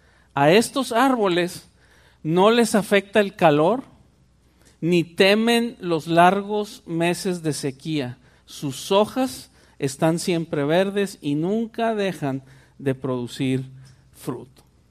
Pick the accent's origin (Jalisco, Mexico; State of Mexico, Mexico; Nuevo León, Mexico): Nuevo León, Mexico; Monterrey; yo soy de Monterrey, entonces ahí por la zona de Monterrey, rumbo a la carretera nacional